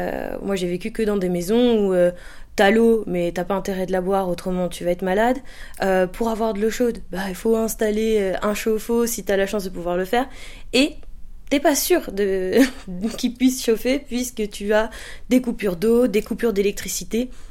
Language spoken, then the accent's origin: French; France; même si j'ai grandi en France et que je sais à quoi ressemble un magasin, un supermarché, quand je reviens, je suis choquée